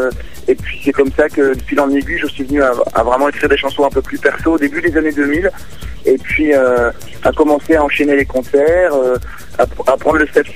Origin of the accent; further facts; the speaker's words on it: Besançon, Bourgogne-Franche-Comté, France; also born or lived in Paris; je suis né à Paris, mais j'ai pas vraiment grandi là-bas, donc j'ai gardé beaucoup d'attaches. Mais voilà, j'ai grandi à Besançon, c'est arrivé vers l'âge de 2-3 ans, quoi.